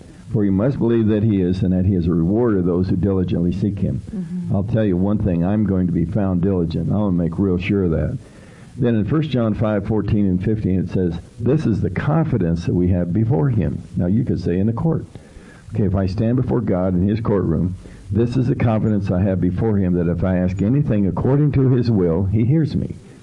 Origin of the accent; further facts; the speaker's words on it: Durango, Colorado, United States; born there; I was born in Durango, Colorado, not very far from the cliff dwellers.